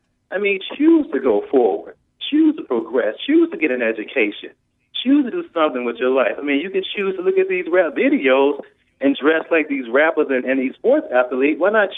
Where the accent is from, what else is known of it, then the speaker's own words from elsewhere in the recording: Mississippi, United States; Look, I grew up in Mississippi in the Delta.